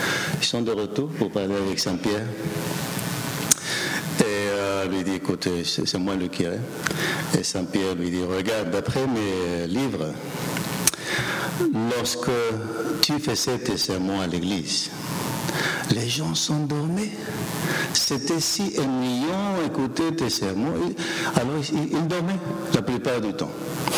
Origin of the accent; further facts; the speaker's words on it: Mexico; moved away; Je suis mexicain d'origine. J'ai quitté le Mexique il y a longtemps. Mais je vais souvent au Mexique, au moins une fois par an, mais mes attachements restent toujours au Mexique.